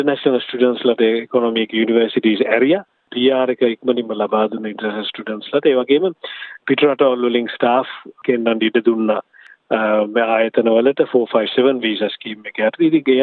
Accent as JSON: {"language": "Sinhala", "town": "Sydney", "region": "New South Wales", "country": "Australia", "tie": "born or raised there", "said": "මම පොඩි කාලේ ඉඳලා මම ඉස්කෝලේ යනකොටත් සිඩ්නි වල අපි හිටියේ."}